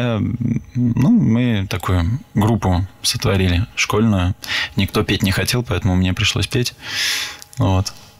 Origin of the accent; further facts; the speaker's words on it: Paris, Île-de-France, France; я и француз, и русский одновременно, потому что я родился и вырос в Париже, но так как мама моя русская, отец француз, она хотела, чтобы я получил русский язык, русскую культуру